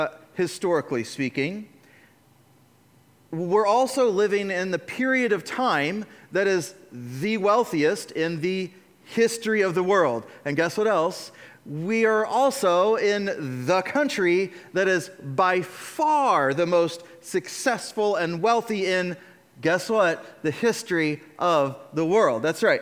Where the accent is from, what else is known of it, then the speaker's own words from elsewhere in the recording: United States; But every single one of my experiences that I came through this passage was as an American.